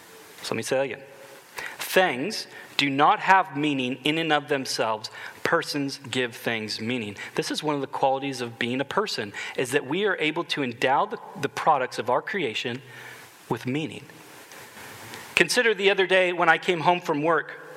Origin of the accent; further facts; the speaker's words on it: Portland, Oregon, United States; I'm actually from Portland, Oregon, so it caused a bit of a family strife that I cheer for the Patriots.